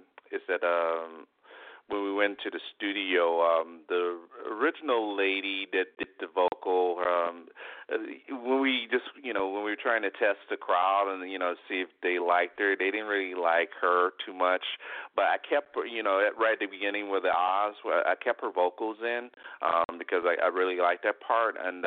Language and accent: English; Detroit, Michigan, United States; No, but growing up in Detroit, I had a lot of, lot of exposure to different type of music